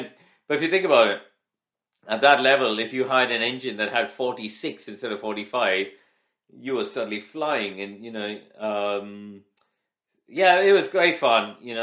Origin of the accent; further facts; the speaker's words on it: India; I grew up, I was born and raised in India. We had no kart tracks at the time.